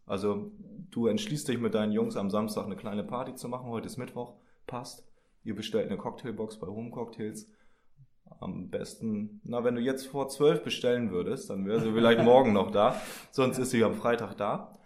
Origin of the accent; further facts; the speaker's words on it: Mecklenburg-Vorpommern, Germany; born there; now in Hamburg, Germany; ich lebe schon seit ein paar Jahren immer wieder on-off hier in Hamburg. Ich komme ursprünglich aus Mecklenburg, da bin ich geboren, habe aber wiederum so Hamburger Wurzeln. Also so ein bisschen Hamburger Blut fließt auch noch in mir.